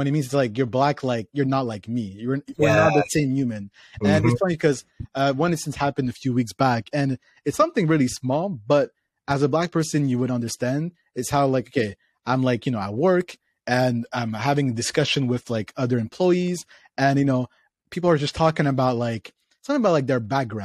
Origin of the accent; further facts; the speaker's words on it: Ottawa, Ontario, Canada; I'm from Ottawa, so I went to, like, this school there in high school, and I went to this school in primary school.